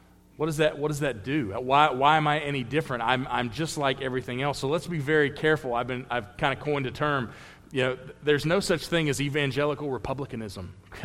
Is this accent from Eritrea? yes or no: no; United States; born there; I'm really thankful that I was born in America.